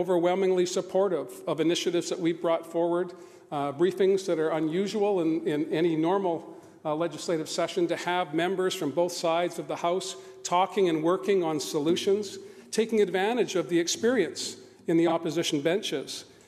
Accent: British Columbia, Canada; the spirit that I believe is in all of us as British Columbians and Canadians

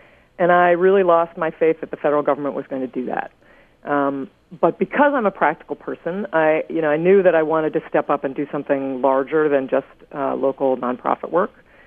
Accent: Ohio, United States; but I didn't grow up here. I grew up in Ohio.

